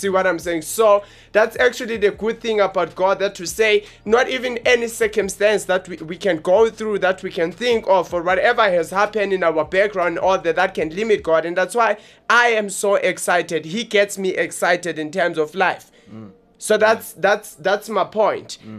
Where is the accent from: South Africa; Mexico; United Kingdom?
South Africa; Johannesburg, Gauteng; From South Hills, Johannesburg. That's yeah. Where we're from. We are the guys from Johannesburg, South Africa.